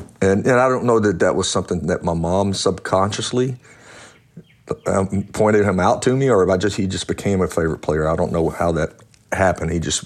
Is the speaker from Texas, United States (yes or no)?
no; Louisiana, United States; I grew up in Louisiana, remember, and sort of, you know, in a rural community, and which was, it was a beautiful and great community.